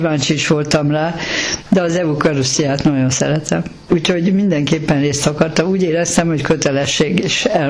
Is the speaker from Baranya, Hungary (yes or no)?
no; Szentendre, Pest, Hungary; Szentendréről való vagyok, és 86 éves.